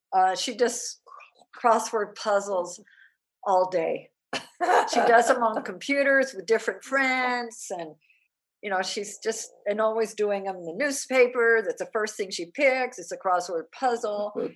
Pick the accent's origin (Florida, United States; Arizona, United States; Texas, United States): Texas, United States; first language Spanish; English is a second language; No, we couldn't speak English in my home because the schools in Texas wouldn't let us speak Spanish.